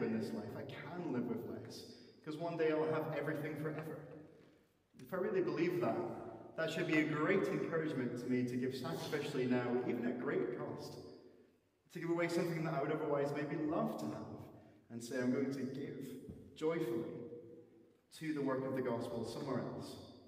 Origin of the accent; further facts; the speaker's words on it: Scotland, United Kingdom; Now, we live in a very evasive, maybe shy culture about money, and not just because we're British or Scottish in general